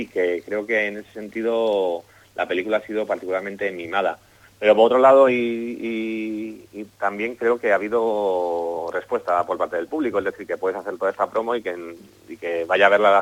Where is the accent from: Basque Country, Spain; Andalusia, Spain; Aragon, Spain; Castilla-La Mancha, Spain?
Basque Country, Spain; Como vasco estamos comiendo todo el día